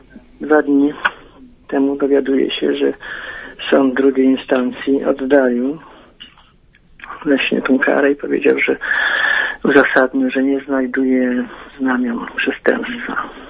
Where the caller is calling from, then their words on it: Subcarpathian Voivodeship, Poland; z Podkarpacia. Witam pana ministra